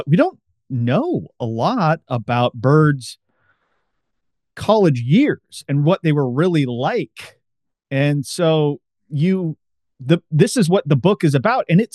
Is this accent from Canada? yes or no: no; Oregon, United States; I'm from Oregon, so I just wanted to get your perspective on Oregon.